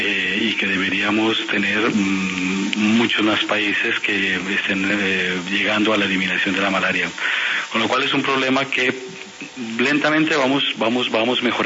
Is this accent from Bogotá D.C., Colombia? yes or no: yes; Bogotá, Bogotá D.C., Colombia; also born or lived in Buenaventura; Yo nací en Bogotá, pero de pequeñito viví en Buenaventura.